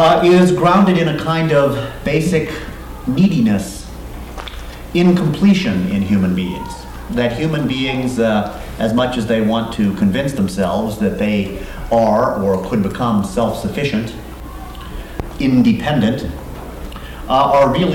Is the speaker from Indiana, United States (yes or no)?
yes; Valparaiso, Indiana, United States; and I'm from Valparaiso, Indiana. And I teach at Valparaiso University in Valparaiso, Indiana